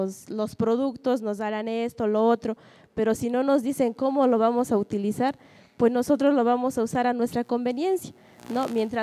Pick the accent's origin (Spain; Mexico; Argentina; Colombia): Mexico; San Francisco Nuxaño, Oaxaca; vengo del municipio de San Francisco Nuxaño, de la región mixteca